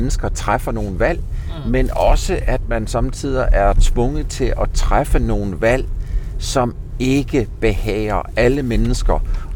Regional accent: Region of Southern Denmark, Denmark; now in Jutland, Denmark; Jeg kommer jo oprindeligt fra Langeland.

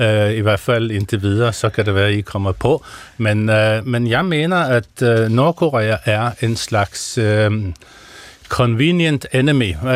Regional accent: Norway; fordi jeg er nordmand, så har jeg det der lidt besværlige navn.

